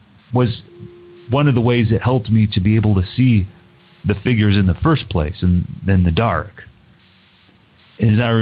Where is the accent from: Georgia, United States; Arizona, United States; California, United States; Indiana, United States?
Indiana, United States; South Bend; moved away as an adult; now in Suwon, South Korea; and I'm originally from Indiana, South Bend, Indiana. And my story takes place back in 2002. Back in 2002, I made my first journey across the world to live in South Korea.